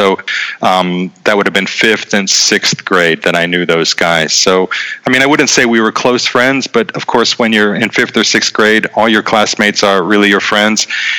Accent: Boardman, Ohio, United States; also born or lived in Youngstown; I was born in Youngstown, grew up in Boardman, like you said. I went to school at Miami University in Oxford, so I stayed in Ohio for the first 22 years

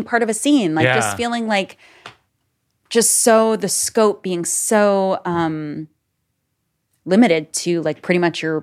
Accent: New York, United States; I grew up on Long Island in the 90s, and it was very – and with, like, Italians, not – Jews. I grew up with mostly Italians.

